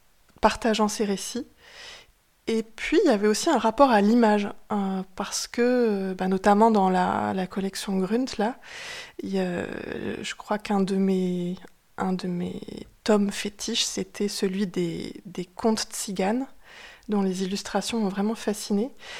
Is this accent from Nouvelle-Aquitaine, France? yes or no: yes; Nouvelle-Aquitaine, France; Donc moi j'ai grandi dans les Pyrénées-Atlantiques, donc c'était très très proche pour moi